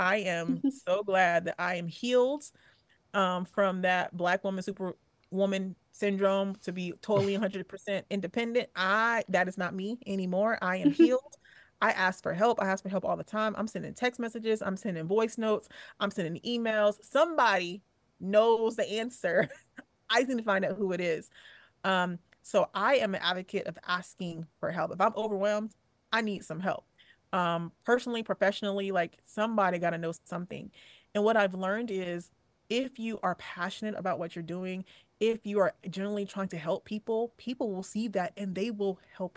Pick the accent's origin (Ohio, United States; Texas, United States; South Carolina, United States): South Carolina, United States; I grew up in South Carolina on a dirt road